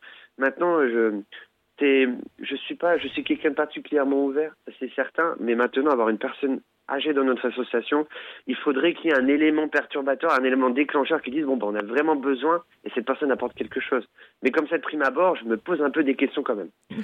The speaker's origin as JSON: {"language": "French", "town": "Colombey-les-Deux-Églises", "region": "Grand Est", "country": "France", "said": "je viens du nord de la France, moi, du nord-est, d'accord, à côté de la tombe de Charles de Gaulle, justement, dans le 52, à Colombey."}